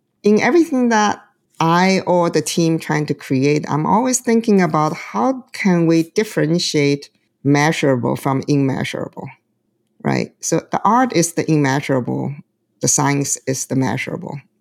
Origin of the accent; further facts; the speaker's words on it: China; now in United States; I grew up in China. I come to the United States.